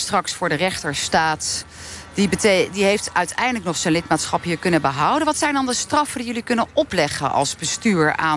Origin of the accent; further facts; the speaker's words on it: Rotterdam, South Holland, Netherlands; Nou, kom ik zelf uit Rotterdam.